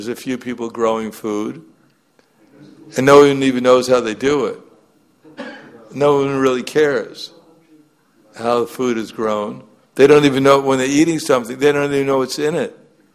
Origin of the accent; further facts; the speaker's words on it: New York City, New York, United States; I mean, just like I grew up in New York.